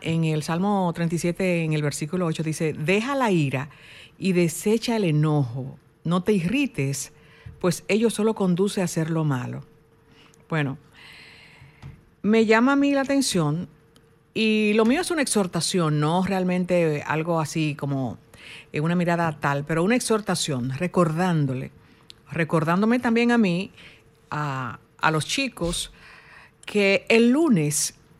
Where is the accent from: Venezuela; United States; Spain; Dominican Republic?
Dominican Republic; Somos dominicanos y debemos cuidarnos.